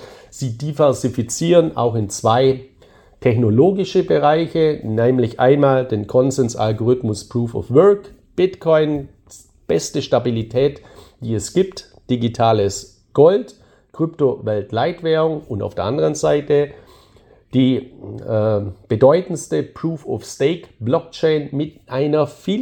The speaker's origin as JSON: {"language": "German", "region": "Balearic Islands", "country": "Spain", "second_language": "German", "said": "in Spanien, also meiner Heimat, ich lebe ja auf Mallorca"}